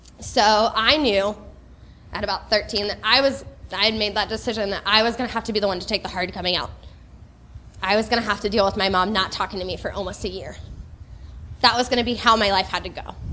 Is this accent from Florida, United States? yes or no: yes; Florida, United States; now in Fort Wayne, United States; I'm not made for the cold. I was born and raised in Florida.